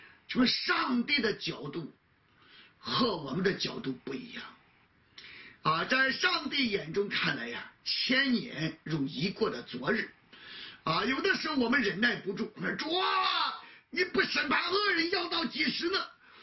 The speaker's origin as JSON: {"language": "Chinese", "country": "China", "said": "其实我们中国人也常常讲怒火中烧"}